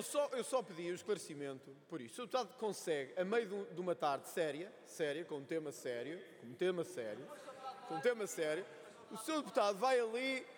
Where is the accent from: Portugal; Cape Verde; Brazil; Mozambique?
Portugal